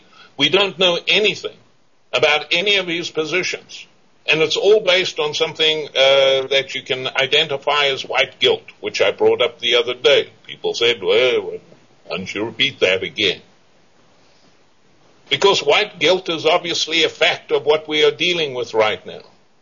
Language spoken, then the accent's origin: English; Australia; people can't tell the difference of an accent from Africa, from England or Australia. I used to tell, I'm an Australian.